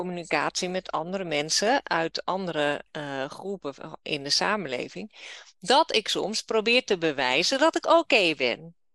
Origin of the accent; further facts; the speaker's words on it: Netherlands; Maar ik ben wel Nederlandse.